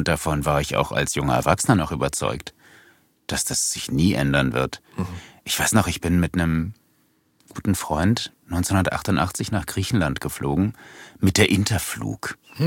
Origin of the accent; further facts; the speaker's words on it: Berlin, Germany; born there; In Wilmersdorf, im Gertrauden-Krankenhaus bei den Nonnen.